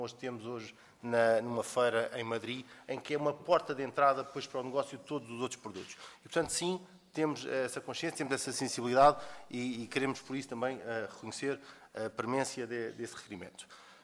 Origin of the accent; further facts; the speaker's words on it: Oeste, Portugal; Eu estou aqui também porque sou do Oeste e portanto, tenho até essa sensibilidade bastante presente